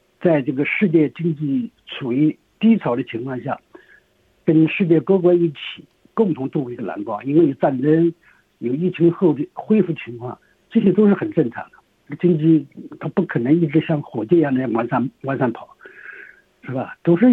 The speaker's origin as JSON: {"language": "Chinese", "country": "China", "said": "所以这一次我们中国人相信什么？"}